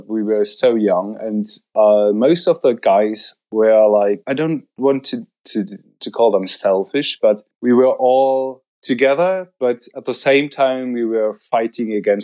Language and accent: English; Bochum, North Rhine-Westphalia, Germany; I come from Bochum. It's a city in Germany, and I'm an oil painter.